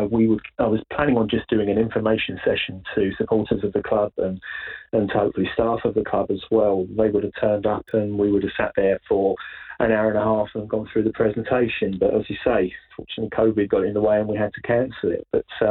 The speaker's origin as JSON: {"language": "English", "region": "England", "country": "United Kingdom", "said": "As an English football fan, for me, they are the greatest English team."}